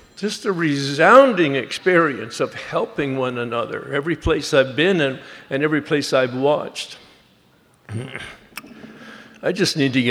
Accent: Los Angeles, California, United States; I'm from Los Angeles, and we barely look at one another.

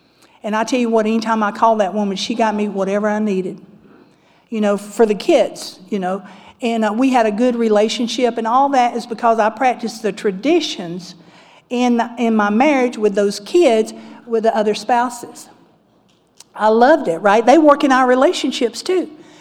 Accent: the South, United States; Because I'm from the South, right?

